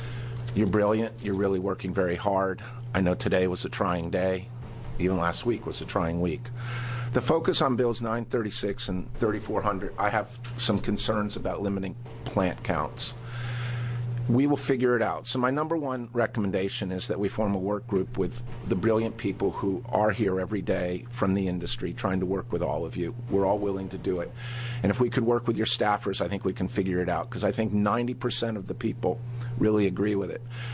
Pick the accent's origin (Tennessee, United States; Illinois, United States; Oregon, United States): Oregon, United States; Bend; I'm from Bend, Oregon. I'm a dispensary owner in Bend.